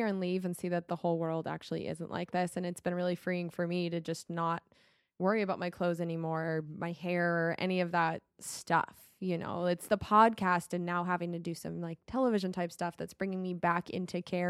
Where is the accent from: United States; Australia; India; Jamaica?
United States; California; also born or lived in Denver; I wasn't born in Southern California. We moved here when I was six from Denver. Yeah, it was close enough. I was raised here.